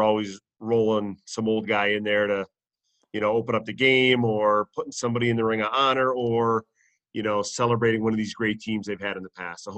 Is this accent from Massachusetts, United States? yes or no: yes; Massachusetts, United States; I mean, we come from... we're from Massachusetts, Western Mass.